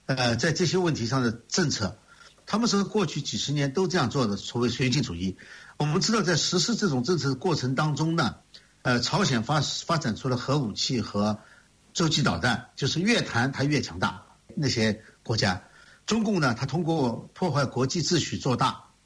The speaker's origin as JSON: {"language": "Chinese", "country": "China", "lives_now": "United States", "said": "像我们从大陆来的成为美国公民的"}